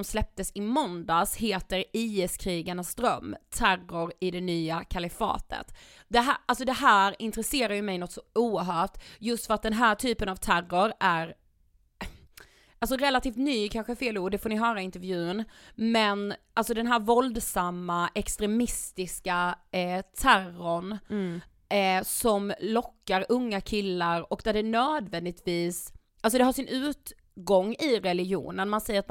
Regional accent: Blekinge, Sweden; Nästan våra hemtrakter, vi är från Blekinge.

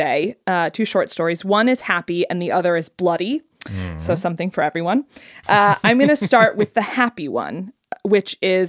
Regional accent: United Kingdom; I'm British.

